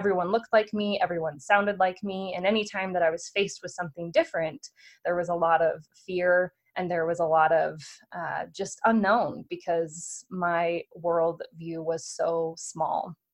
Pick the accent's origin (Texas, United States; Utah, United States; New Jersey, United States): Utah, United States; Provo; I was born and raised in Provo, Utah. This was 1988. So that meant that in the 80s in Utah, specifically Provo, there were a lot of large families. Everyone around me pretty much had 4 or 10 brothers and sisters. So there were a lot of kids. My entire community was LDS.